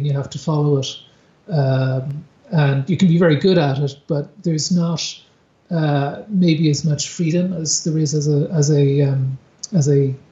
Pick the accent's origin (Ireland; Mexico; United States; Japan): Ireland; Dublin, Leinster; I grew up in Dublin. I'm originally from there, but I ended up down here.